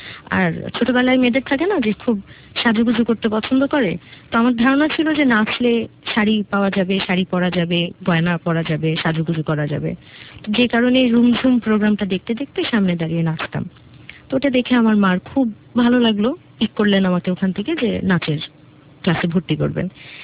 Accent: Dhaka, Dhaka Division, Bangladesh; also born or lived in Chittagong; আমার জন্ম চিটাগাংয়ে, তো সেখানে আমার বাবা চাকরি করতেন। আমার জন্মের দেড় মাসের মাথায় আমার বাবা ঢাকায় চলে আসেন।

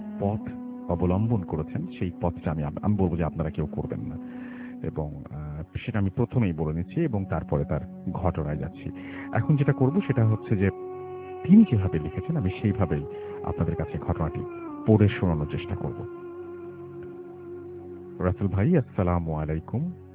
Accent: Bangladesh; তাদের মধ্যে ছিল পাকিস্তানের, শ্রীলঙ্কান, ইন্ডিয়ান, এমনকি নেপালি, তার মধ্যে আমরা দুজন বাংলাদেশি।

